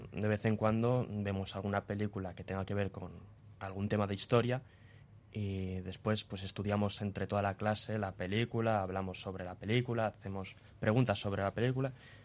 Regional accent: Bilbao, Basque Country, Spain; Yo vengo aquí de Bilbao.

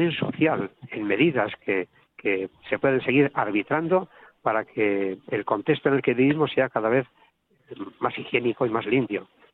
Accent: Bermeo, Basque Country, Spain; ofreciendo a mi pueblo, a Bermeo, a Vizcaya, a Euskadi

